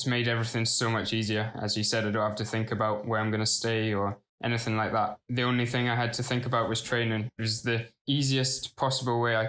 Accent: Kelso, Scotland, United Kingdom; And then going through Kelso, my hometown, there were so many people out.

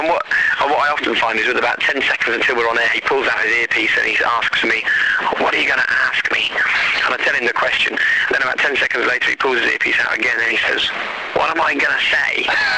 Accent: East of England, United Kingdom; growing up in Norfolk, there's a serious grassroots love of motorsport

